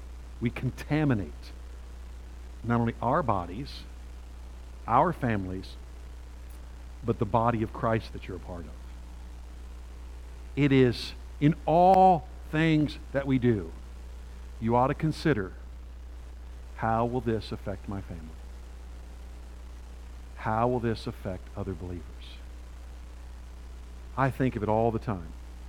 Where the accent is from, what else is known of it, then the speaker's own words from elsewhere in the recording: United States; Being an American is a great blessing.